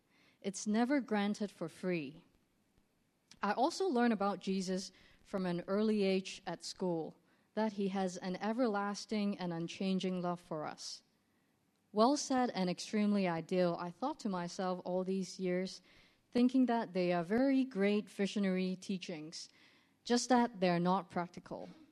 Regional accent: Hong Kong; I'm born and raised in Hong Kong

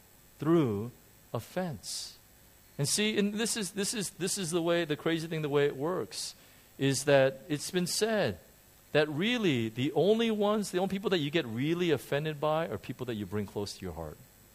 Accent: United States; now in Hong Kong; So I know we live in Hong Kong, but we wash our cars. Because I'm American, I'm so used to washing cars

